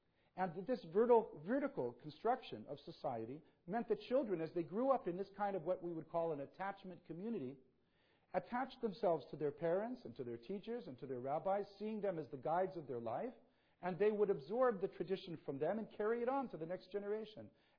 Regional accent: Iraq; And when I grew up in Iraq, said, all of us learned this way.

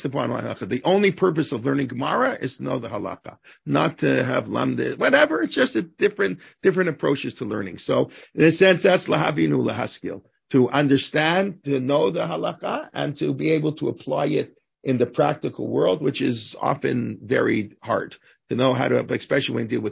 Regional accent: Canada; I think I am a Canadian.

